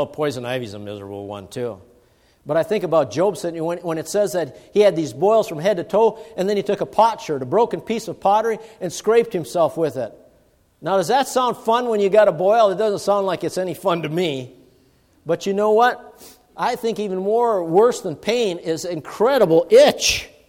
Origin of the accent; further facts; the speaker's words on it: Long Lake, Minnesota, United States; Remember, I was brought up on Long Lake, Minnesota, in the Iron Range, and my folks were such that they're real givers.